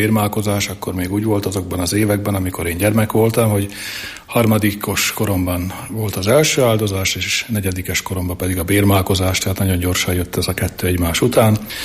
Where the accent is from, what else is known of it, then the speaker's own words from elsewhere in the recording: Slovakia; Felvidékről származom